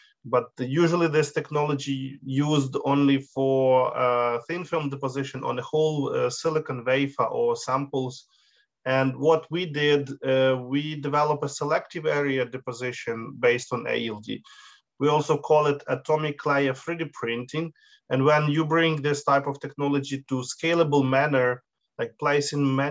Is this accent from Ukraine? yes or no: yes; Ukraine; I am originally from Ukraine, where I also got a master degree in micro nanotechnology